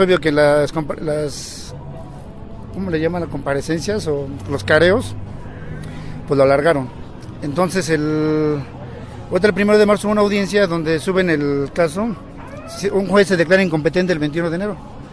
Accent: Necaxa, Puebla, Mexico; es mi hermano, somos originarios de Necaxa, Puebla.

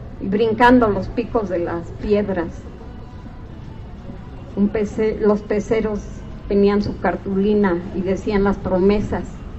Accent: Mexico; nos rebajarán como mexicanos

